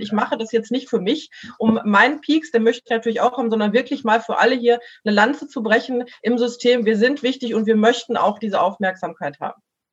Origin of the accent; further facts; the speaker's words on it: Mülheim, North Rhine-Westphalia, Germany; dass hier jetzt in Mülheim, ich komme aus Mülheim, die Altenheime geimpft worden sind